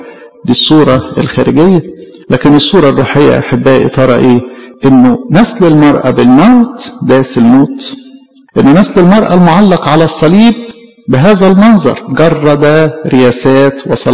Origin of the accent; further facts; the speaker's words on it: Egypt; طبعا ده اعتزاز لينا كمصريين